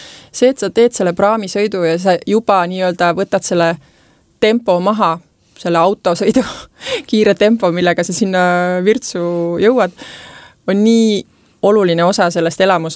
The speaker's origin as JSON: {"language": "Estonian", "region": "Saare County", "country": "Estonia", "tie": "born or raised there", "said": "ma tegelikult olengi sünnilt saarlane, on minu jaoks alati olnud selline, ma nii armastan seda, et ma olen saarlane, et ma ei ole lihtsalt eestlane."}